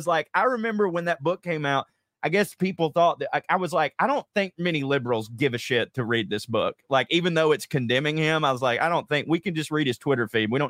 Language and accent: English; Chickamauga, Georgia, United States; My saving grace is that I still live in my hometown where like I've got a really nice house that doesn't cost a lot of money, and inflation's hit everywhere. But in Chickamauga, Georgia, it don't cost a lot to live.